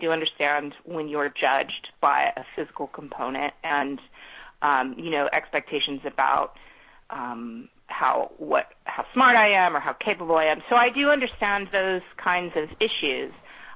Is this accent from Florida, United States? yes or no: no; San Diego, California, United States; also born or lived in Bogota, Colombia; I grew up in San Diego, so I had a lot of interaction with people from Mexico